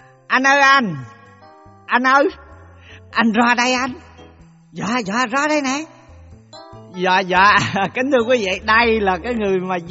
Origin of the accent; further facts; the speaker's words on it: Quang Nam, Vietnam; Dạ em là người sinh ra và lớn lên ở xứ Quảng. Em nghĩ cái này khó cần giới thiệu, nghe giọng là bà con biết em ở chỗ mô rồi hỉ.